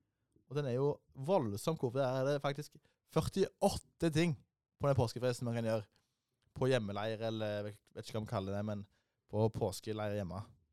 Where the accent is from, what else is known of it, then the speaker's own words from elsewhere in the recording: Sandnes, Rogaland, Norway; Jeg er fra Sandnes. Det har aldri vært snø der noen gang.